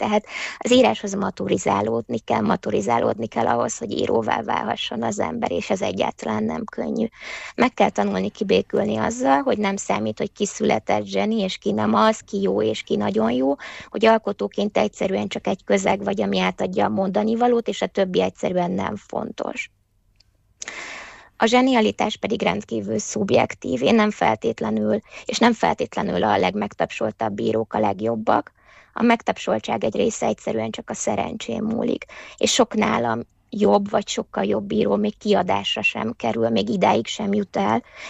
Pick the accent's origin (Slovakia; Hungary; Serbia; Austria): Hungary; Budapest; also born or lived in Székelykeresztúr, Romania; Budapesten nőttem fel, de erdélyi gyökerekkel rendelkezem. 8 éves koromig Székelyföldön éltem, Székelykeresztúron.